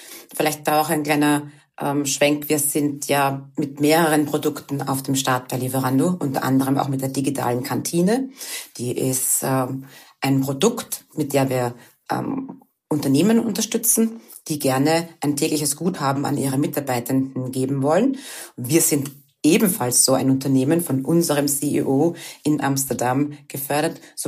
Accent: Vienna, Austria; Ich komme ja aus Wien.

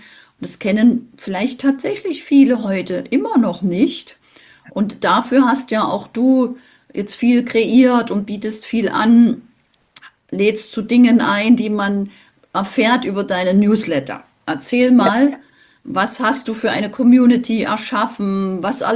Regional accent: Dresden, Saxony, Germany; Nicht nur, weil Dresden meine Heimat ist

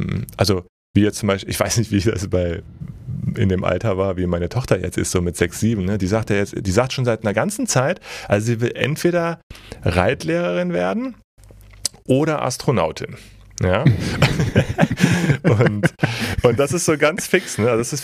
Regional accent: Göttingen, Lower Saxony, Germany; Ich komme ja aus Göttingen. Göttingen ist halt nicht so, ich meine, Göttingen ist eine Unistadt, ja, Universitätsstadt, genau wie Münster und so, und eigentlich echt schnuckelig, aber wenn du in so einer Stadt groß geworden bist

